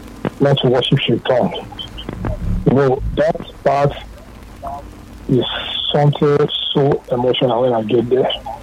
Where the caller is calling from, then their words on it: Akute, Ogun, Nigeria; I'm calling from Akute.